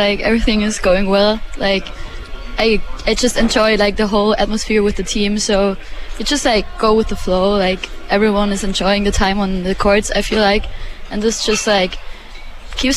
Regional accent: Germany; Honestly, like, being from Germany, I kn

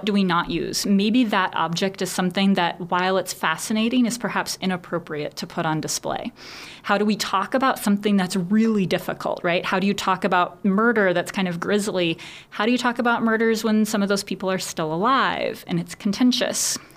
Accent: Texas, United States; moved away; I'm not from here, so I don't really know this history. I am from Texas, and even though I've been here for, this is my sixth year

